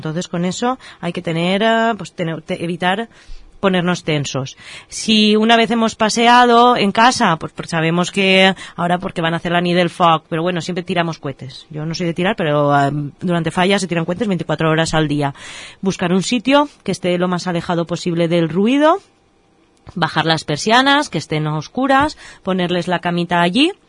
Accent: Valencian Community, Spain; Ya, es que somos valencianos, lo llevamos

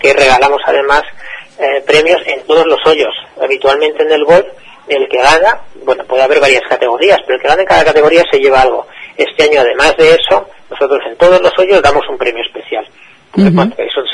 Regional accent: Madrid, Community of Madrid, Spain; now in Oliva, Spain; Yo llevo 5 años aquí, pero vengo de Madrid

